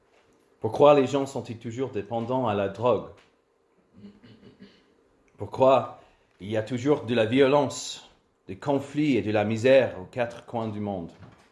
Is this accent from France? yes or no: no; United States; French is a second language; en tant qu'Américain, j'ai grandi en étant nourri d'une propagande constante sur la puissance de l'armée américaine.